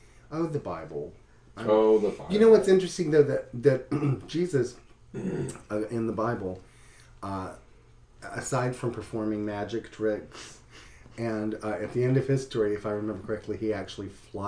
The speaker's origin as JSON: {"language": "English", "region": "North Carolina", "country": "United States", "tie": "born or raised there", "said": "Oh, in North Carolina. They have, my home state of North Kakalaki, they have filed a bill to make gay marriage illegal again."}